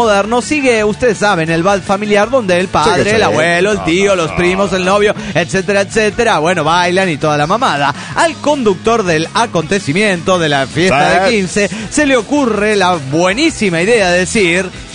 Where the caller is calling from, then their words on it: Iztapalapa, Mexico City, Mexico; de Ixtapalapa de F México.